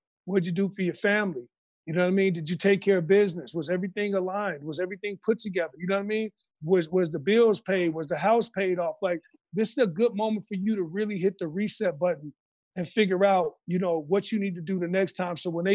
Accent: Chicago, Illinois, United States; You know, I'm from Chicago. So growing up with Mike, you know, seeing all this stuff, I'm like, damn, I remember how the 90s was.

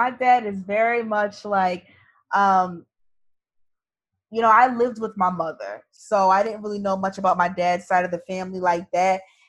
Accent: New Jersey, United States; And, you know, me growing up in New Jersey, I didn't know of any other Creole people, so I had no other frame of reference.

